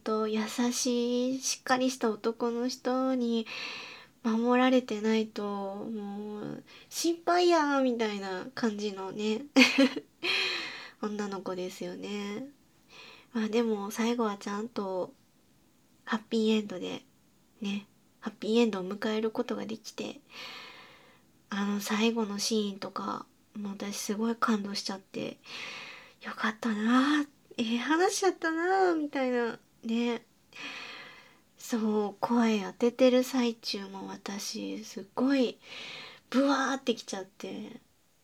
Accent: Osaka, Japan; 私、関西の大阪の方の出身なんで、京都弁とはちょっと違う感じになるんですけど

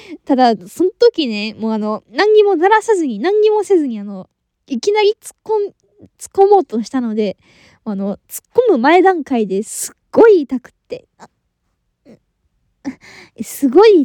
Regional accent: Kansai, Japan; 出身地は、関西です。

